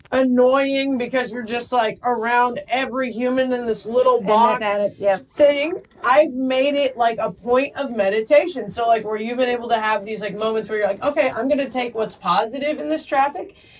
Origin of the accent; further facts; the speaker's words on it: Indiana, United States; now in Chicago, United States; I'm from Cornfields, Indiana, and it took me like a long time to like fly the coop.